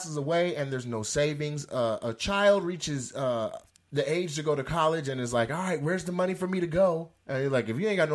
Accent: Seattle, Washington, United States; now in Los Angeles, United States; I got to L.A. and I'm from Seattle, which is not a super black area

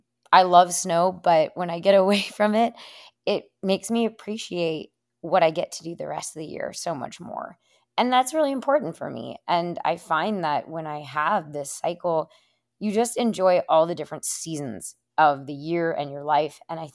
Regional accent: Minnesota, United States; because I'm originally from Minnesota.

